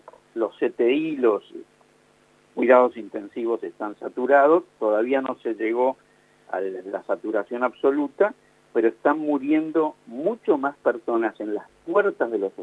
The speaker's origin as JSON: {"language": "Spanish", "country": "Uruguay", "said": "tener vinculación con mi país de origen."}